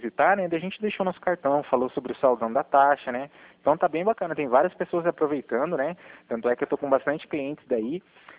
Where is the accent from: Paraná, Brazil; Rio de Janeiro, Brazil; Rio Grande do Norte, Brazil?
Paraná, Brazil; Cornélio Procópio; eu sou de Cornélio Procópio, Renato, aqui próximo de Assis também, né?